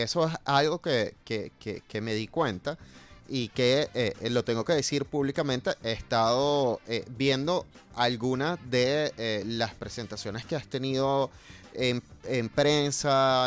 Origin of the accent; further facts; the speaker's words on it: Venezuela; tengo que decir que una de las cosas por las que como venezolano me siento más orgulloso es que en nuestro país tenemos una gran camada de directoras